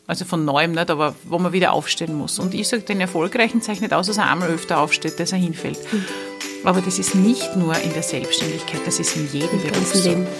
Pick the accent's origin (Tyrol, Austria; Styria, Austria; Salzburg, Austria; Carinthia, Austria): Styria, Austria; born there; also born or lived in Vienna / Lower Austria; im Jahr 2000, da habe ich noch in Niederösterreich gewohnt. Ich bin zwar gebürtige Steirerin, aber habe einen Ausflug nach Wien und Niederösterreich gemacht.